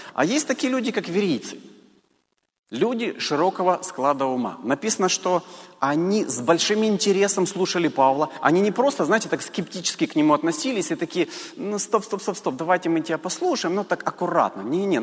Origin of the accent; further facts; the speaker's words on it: Kherson, Kherson Oblast, Ukraine; born there; я благодарен Богу, что я родился в Херсоне, вот честно. Вот реально, хотя казалось бы, да, ну Херсон, это даже не Киев, даже не Харьков, там не Одесса